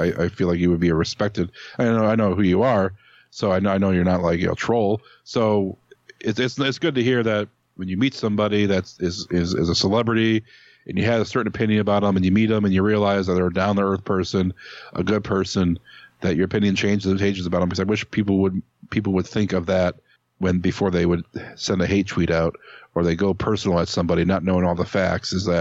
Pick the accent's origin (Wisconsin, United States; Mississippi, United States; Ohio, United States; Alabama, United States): Ohio, United States; Cleveland; I'm from Cleveland, and, you know, we hung out a lot backstage at AIW.